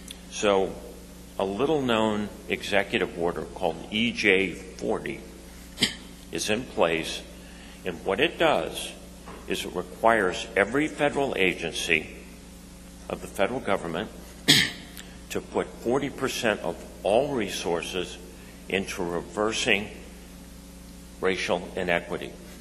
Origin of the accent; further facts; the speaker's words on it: Arizona, United States; The other person they're going to have to convince is back in my home state of Arizona, Kyrsten Sinema.